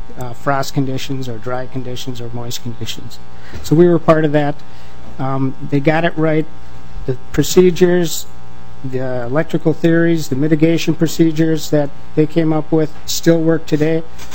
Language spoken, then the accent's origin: English; Minnesota, United States; I worked up north for a while in my hometown, which is Tommy Rukavina country, so I hope nobody holds that against me.